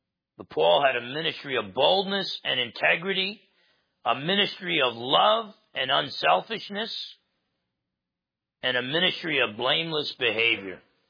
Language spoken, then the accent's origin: English; New Jersey, United States; Maybe I'm just pessimistic from Jersey